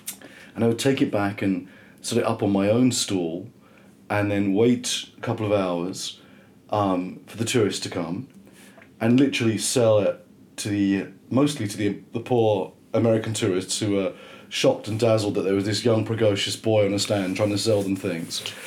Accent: Chislehurst, London, United Kingdom; So we're from Chislehurst in Kent.

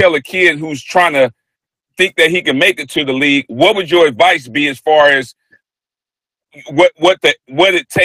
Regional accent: Long Beach, California, United States; Again, I'm from Long Beach, California.

